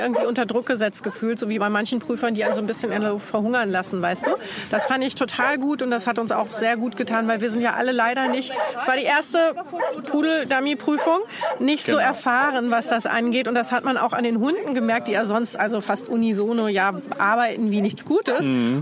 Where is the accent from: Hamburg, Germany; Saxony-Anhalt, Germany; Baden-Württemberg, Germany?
Hamburg, Germany; ich habe mal so ein bisschen gehört und geluschert, sagt man bei uns in Hamburg